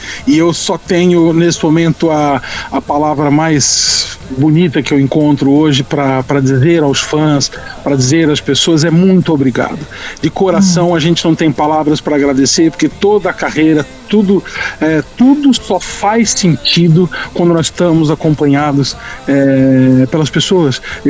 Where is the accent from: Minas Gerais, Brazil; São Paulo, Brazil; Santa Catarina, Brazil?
São Paulo, Brazil; accent: Paulista; Do meu sotaque paulista.